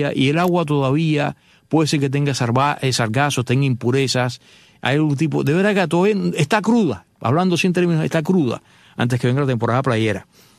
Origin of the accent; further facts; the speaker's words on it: Havana, Cuba; con el perdón de los habaneros, yo soy habanero también